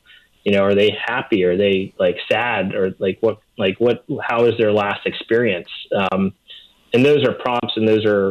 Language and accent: English; Louisiana, United States; I'm born and raised in South Louisiana, so I'm partial there.